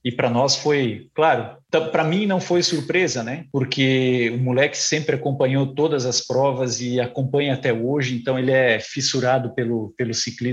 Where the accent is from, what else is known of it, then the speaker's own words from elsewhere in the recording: Santa Catarina, Brazil; Venho de uma cidade do interior, daqui de Santa Catarina, e a bicicleta fazia parte, era o nosso meio de transporte, a locomoção.